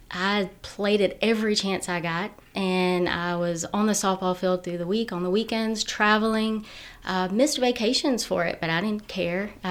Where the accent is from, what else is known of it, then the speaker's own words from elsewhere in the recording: Stockbridge, Georgia, United States; I grew up in Stockbridge, Georgia, which is a little south of Atlanta.